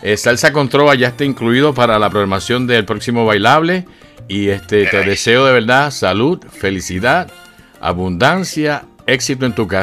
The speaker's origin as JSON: {"language": "Spanish", "town": "Río Piedras", "country": "Puerto Rico", "tie": "born there", "said": "yo nací en Río Piedras, Puerto Rico, y mis raíces, ya tú sabes, son de la música y del ambiente artístico."}